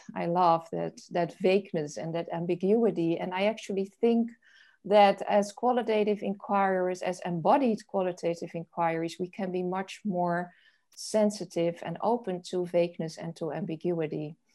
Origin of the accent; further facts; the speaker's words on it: Netherlands; English is a second language; now in United States; My home country is the Netherlands. I currently live in the United States.